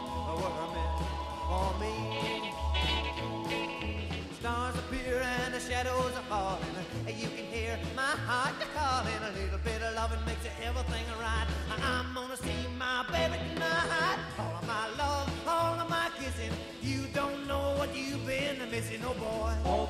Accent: Granada, Andalusia, Spain; yo que soy de Granada, por ejemplo, que es una ciudad pequeñita, también con calles pequeñas

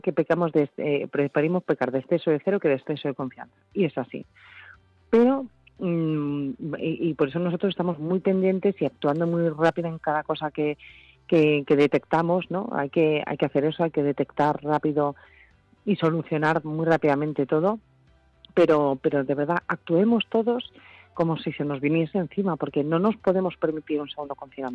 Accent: Madrid, Community of Madrid, Spain; Yo, pues sabéis que soy madrileña, nací en Madrid y de pequeña pues iba a todas estas tiendas que están por la Puerta del Sol, por la Plaza Mayor

